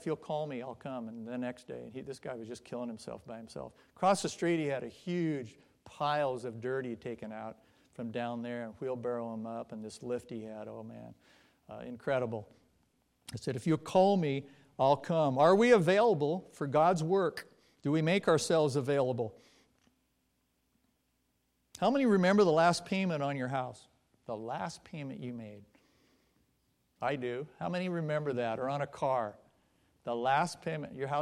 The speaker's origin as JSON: {"language": "English", "town": "Richland", "region": "Washington", "country": "United States", "tie": "born or raised there", "said": "I grew up with Jim in First Baptist Richland. I was one and he was one and a half."}